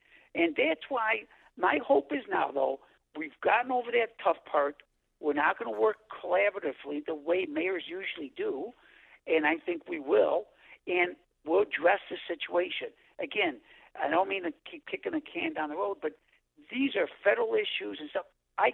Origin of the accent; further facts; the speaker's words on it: Elk Grove, United States; born and raised in Elk Grove, I've known that hotel location forever